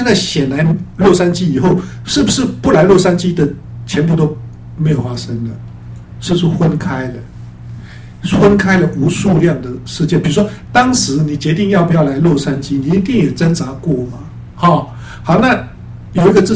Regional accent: Taipei, Taiwan; now in Los Angeles, United States; 我本来我出生在台湾嘛，我成长在台北嘛

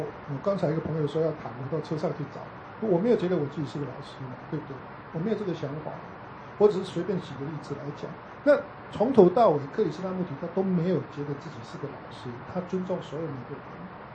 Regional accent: Taiwan; 像以前我小时候在台湾的乡下

